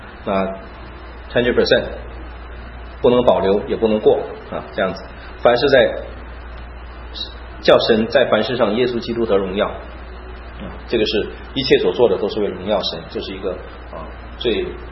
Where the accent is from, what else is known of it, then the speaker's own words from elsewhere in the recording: China; 包括我们中国人背景里面有很多中国旧的文化，道家思想、儒家思想、佛教的一些的东西